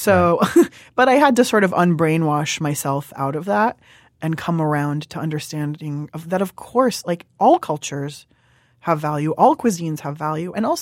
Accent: California, United States; also born or lived in Iran; I am a Californian. I'm an Iranian.

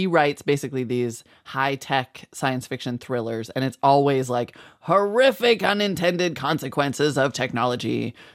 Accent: Montana, United States; I mean, it's, you know, I'm from Montana, which is pretty close.

